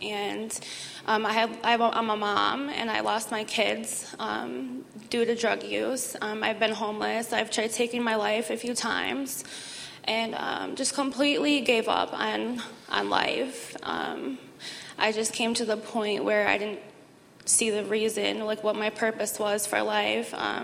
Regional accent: Muskegon, Michigan, United States; I'm 28 years old, and I'm from Muskegon. I grew up in a Christian family.

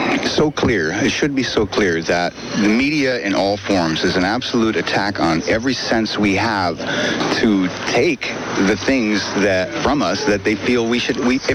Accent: Santa Barbara, California, United States; I'm from Santa Barbara, California.

